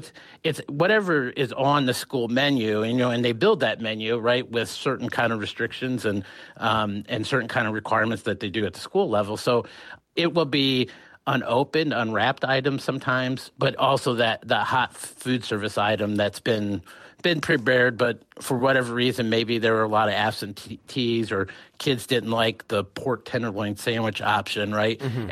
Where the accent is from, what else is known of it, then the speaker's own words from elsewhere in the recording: Elkhart, Indiana, United States; Yeah, so in the public school example, Elkhart Community Schools, that's actually my hometown.